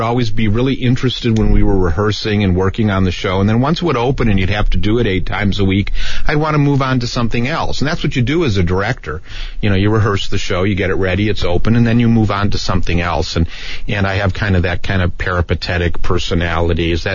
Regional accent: Minnesota, United States; also born or lived in Seattle; now in Tucson, United States; Well, I grew up in Minnesota, and then and I knew Gary Gisselman there

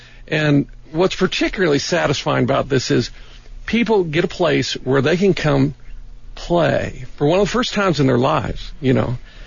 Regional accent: Tucson, Arizona, United States; You know, Tucson, for the most part, is home. My dad was Air Force, and we, as a boy, we settled into to Tucson here. So this has been home.

